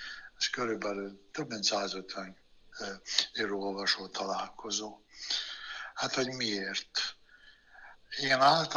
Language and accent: Hungarian; Értény, Tolna, Hungary; born there; A szülőfalumnak az emlékkönyvét, Érténynek az emlékkönyvét írtam meg